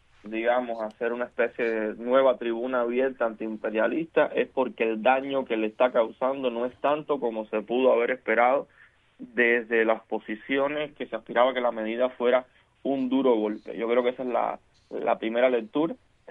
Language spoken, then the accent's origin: Spanish; Cuba